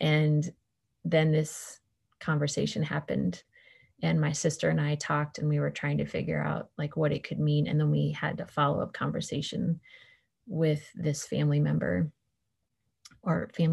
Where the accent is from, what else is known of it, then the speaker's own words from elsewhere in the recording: California, United States; I grew up in California. I was born in the 70s